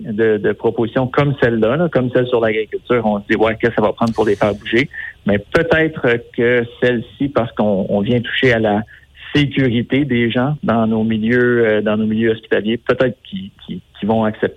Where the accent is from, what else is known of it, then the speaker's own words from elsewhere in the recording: Quebec, Canada; si on se déplace dans les régions de l'Outaouais, c'est-à-dire chez vous, chez nous dans le Pontiac ou dans Papineau